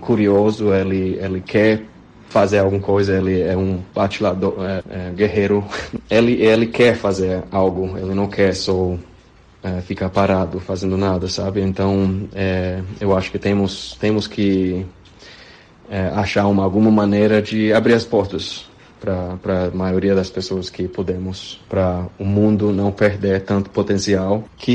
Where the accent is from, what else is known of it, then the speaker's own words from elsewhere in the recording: United States; Portuguese is a second language; eu sou americano, reconheço o privilégio meu, sou desse fato, mas eu não vim de uma família com dinheiro. Meu pai era policial, minha mãe não trabalhava, era dona de casa